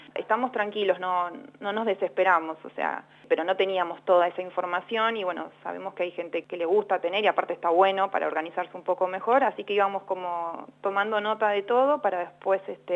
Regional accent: Buenos Aires, Argentina; los que estamos vivimos en la ciudad, yo que soy de Buenos Aires

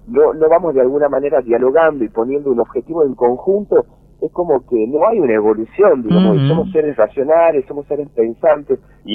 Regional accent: Tucumán, Argentina; como tucumano que soy, y con lo que disfruto del Tucumán

